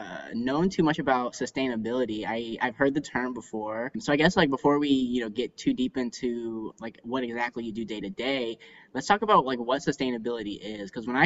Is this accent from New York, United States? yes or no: no; Georgia, United States; what I've seen growing up in Georgia, where I had never seen a compost bin before